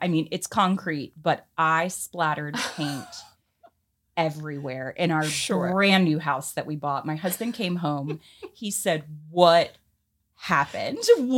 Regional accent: Columbia, South Carolina, United States; born there; also born or lived in Charleston; now in Florida, United States; I moved from, you know, I was born in Columbia, South Carolina, moved to Charleston, South Carolina, and then ended up here in Florida.

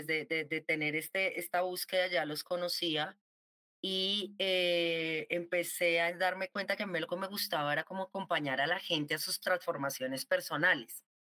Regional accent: Bogotá, Colombia; Yo soy de acá de Bogotá.

